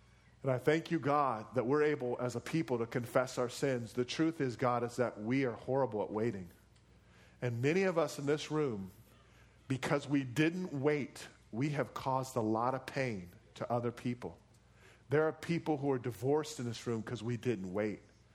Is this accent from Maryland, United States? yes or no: yes; Baltimore, Maryland, United States; And I'm from Baltimore. What are the odds of that?